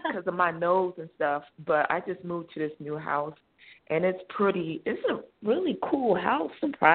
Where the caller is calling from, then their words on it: Georgia, United States; I'm in Georgia.